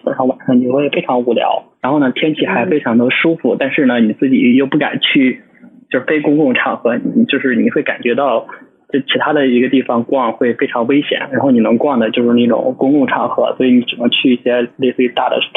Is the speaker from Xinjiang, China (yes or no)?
no; Shandong, China; also born or lived in Wuhan; now in Shenzhen, China; 不是，我是山东人，然后呢我自己是大学在武汉读的，然后毕业了之后就一直在深圳的。